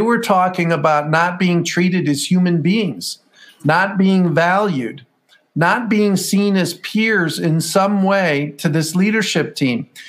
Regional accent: Toledo, Ohio, United States; I came back to my hometown where I live now in Toledo, Ohio.

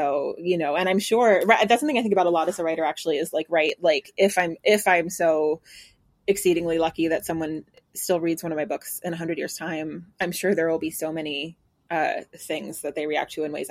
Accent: United States; now in Ireland; I'm an American, but I've lived in Ireland for 10 years. And so I have a sort of complicated relationship with how I speak

